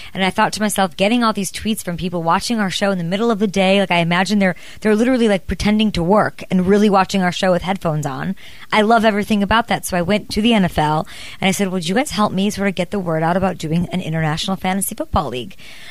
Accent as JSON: {"language": "English", "town": "Chicago", "region": "Illinois", "country": "United States", "said": "And I'm from Chicago"}